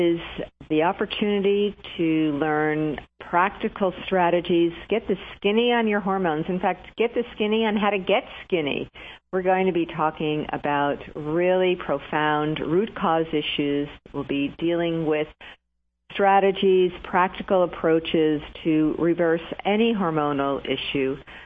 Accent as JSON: {"language": "English", "region": "New Jersey", "country": "United States", "tie": "born or raised there", "said": "Actually, New Jersey is my home state. That's where my roots are, but I was only 14 miles from New York City, so it kind of just crosses over the border there."}